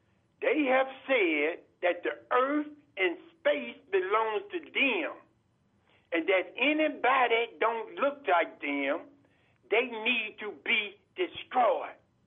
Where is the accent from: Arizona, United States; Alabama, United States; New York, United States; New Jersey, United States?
Alabama, United States; Birmingham; I grew up down in Birmingham, Alabama. I ran down to 16th Street Baptist Church when they bombed it. I lived in a place called Dynamite Hill.